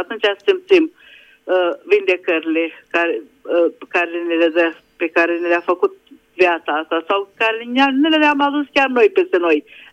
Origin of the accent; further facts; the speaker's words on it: Budapest, Hungary; din Budapesta.